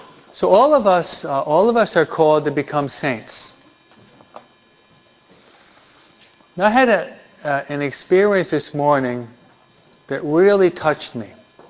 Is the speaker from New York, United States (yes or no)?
yes; New York, United States; accent: New York; So hopefully you hear me, or maybe my New York accent is too pronounced.